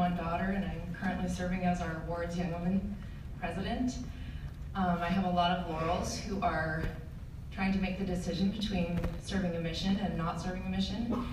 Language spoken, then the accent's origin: English; Queen Creek, Arizona, United States; I'm from Queen Creek, Arizona.